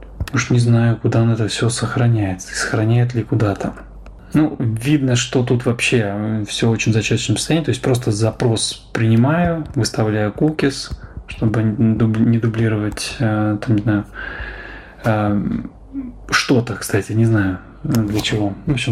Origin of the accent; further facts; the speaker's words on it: Moscow Oblast, Russia; я сам из Подмосковья